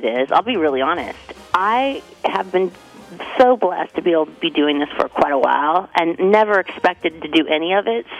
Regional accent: Anaheim, California, United States; I grew up in Anaheim, and my grandma would make gingerbread houses every year.

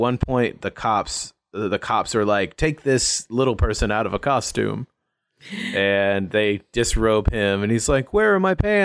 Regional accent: Alabama, United States; No, I'm from Alabama, Cleveland? Which also sucks.

